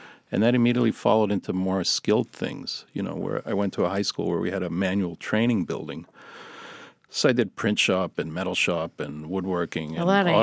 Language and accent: English; Boston, Massachusetts, United States; my high school years were 1969 to 1973, and I grew up in Boston